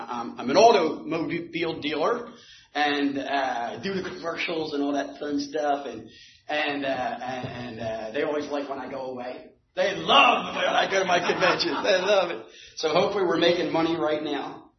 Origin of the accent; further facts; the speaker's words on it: New Jersey, United States; I'm from Jersey and we get tight.